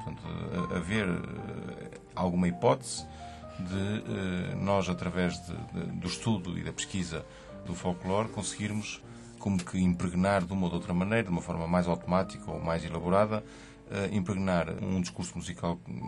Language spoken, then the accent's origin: Portuguese; Porto, Portugal; eu sou do Porto, o Paulo também é do Porto